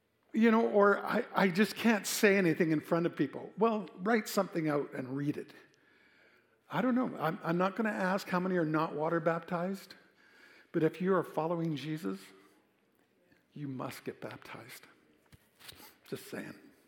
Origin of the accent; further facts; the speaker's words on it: Scotland, United Kingdom; I'm Scottish, okay? I can't help it.